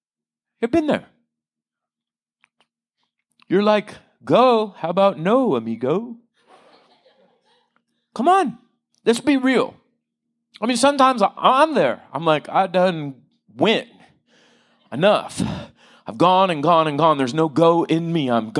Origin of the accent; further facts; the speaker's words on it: Oceanside, California, United States; I grew up in Oceanside. I'm sorry, but that's where I grew up. It was tough.